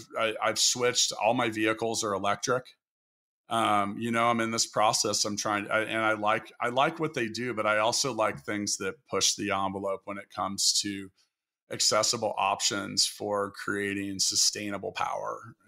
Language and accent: English; Kansas City, Missouri, United States; We're from Kansas City, man.